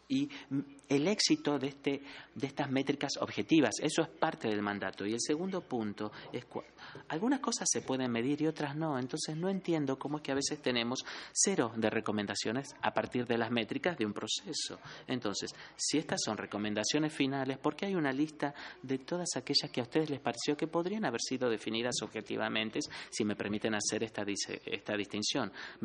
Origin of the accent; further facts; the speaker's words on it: Colombia; soy de Colombia